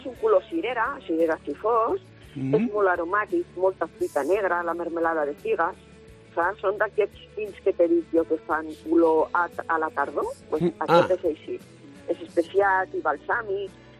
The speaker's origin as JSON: {"language": "Catalan", "town": "Borja", "region": "Aragon", "country": "Spain", "said": "Mira, això és Ablitas, el poble que està a prop del meu poble, a prop de Borja."}